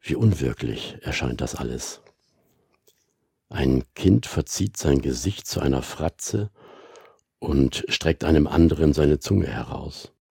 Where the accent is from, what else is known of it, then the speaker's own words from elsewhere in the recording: Bremen, Germany; eine Wetterlage beschreibt, die wir als Bremer wahrscheinlich alle gut kennen.